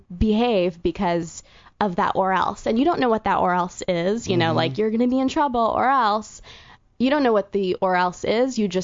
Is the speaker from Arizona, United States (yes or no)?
yes; Mesa, Arizona, United States; I grew up in Mesa, Arizona. It's in Phoenix.